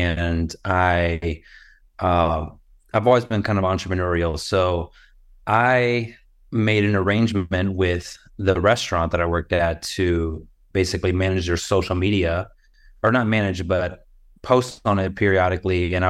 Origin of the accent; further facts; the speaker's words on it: Tampa, Florida, United States; I'm from Tampa, Florida.